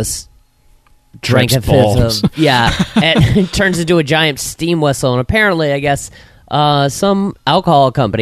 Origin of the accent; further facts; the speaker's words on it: Massachusetts, United States; now in Orlando, United States; No, I grew up in Massachusetts, actually.